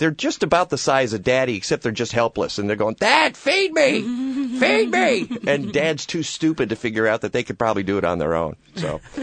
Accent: Michigan, United States; Oh, the suburbs of Detroit. But, I've been all over the state.

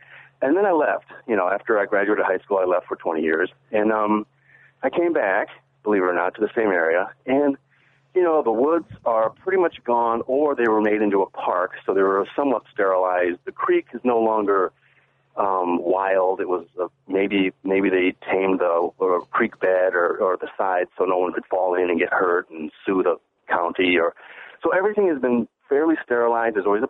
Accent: Oswego, Illinois, United States; I'm 51 years old, and I grew up in the Aurora area, actually in Oswego.

